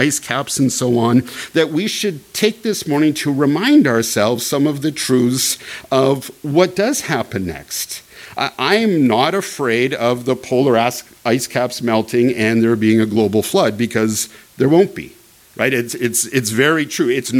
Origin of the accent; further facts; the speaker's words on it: Canada; You know, as a Canadian, I always think, you know, if the ice would melt up north, it'd be kind of a good thing.